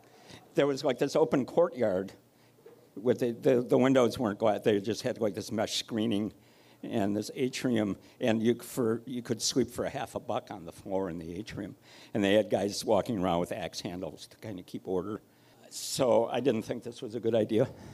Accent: Milwaukee, Wisconsin, United States; She was from the Bronx. I was from Milwaukee.

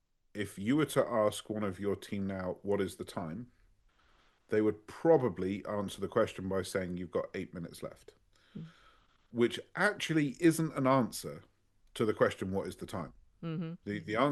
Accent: United Kingdom; being British.

